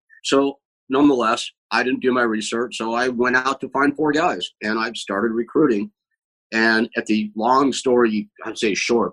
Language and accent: English; California, United States; I grew up in California, really, really got into wrestling at that point